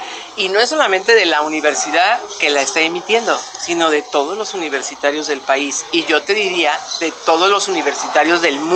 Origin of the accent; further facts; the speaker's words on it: Mexico; soy mexicana y soy especialista en medios universitarios y públicos